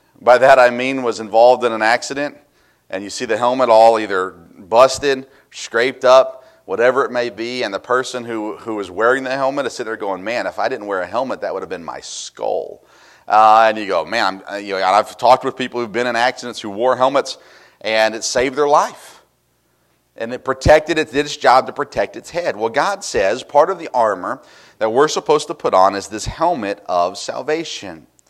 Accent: Tennessee, United States; I was a kid from Tennessee who really never ice skated much until I went to Wisconsin

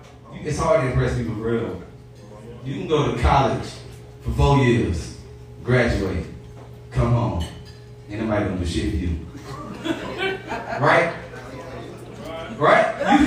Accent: Atlanta, Georgia, United States; Like, I came from Atlanta. I'm used to this shit. I know what's going on.

